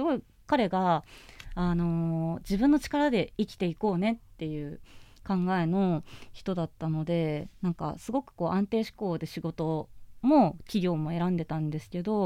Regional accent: Akita, Japan; moved away as an adult; now in Tokyo, Japan; もともと秋田出身なんですけども、大学で東京に出てきまして

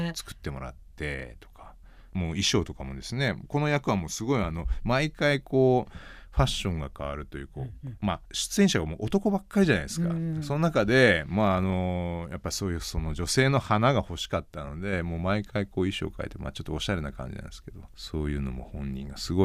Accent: Fukuoka, Japan; 僕と同じ福岡出身でなもんで、大阪弁がめちゃくちゃちょっと苦労してましたけどね

